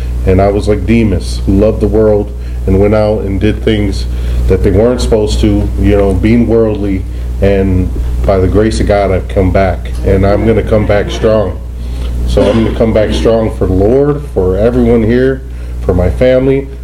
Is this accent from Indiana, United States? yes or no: yes; East Chicago, Indiana, United States; I grew up in East Chicago, Indiana. I graduated in Crown Point, and I've been here since a kid.